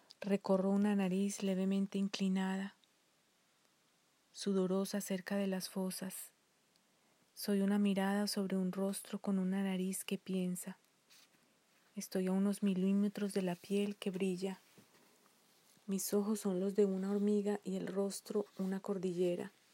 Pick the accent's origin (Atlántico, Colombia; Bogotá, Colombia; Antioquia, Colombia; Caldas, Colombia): Antioquia, Colombia; Medellín; de Medellín, Colombia.